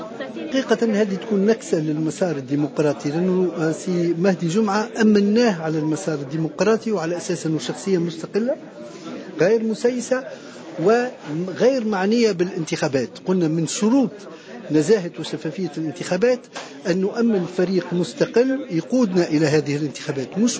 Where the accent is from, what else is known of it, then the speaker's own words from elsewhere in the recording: Tunisia; ونحن كتونسيين